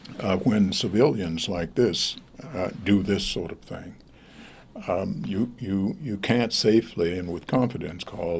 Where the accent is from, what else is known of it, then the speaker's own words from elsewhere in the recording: Richmond, Virginia, United States; I grew up in Richmond, Virginia, during segregation. We were afraid of the police.